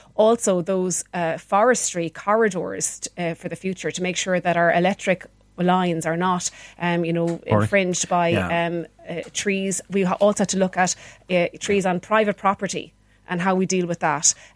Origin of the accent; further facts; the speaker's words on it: Galway, Connacht, Ireland; I come from Galway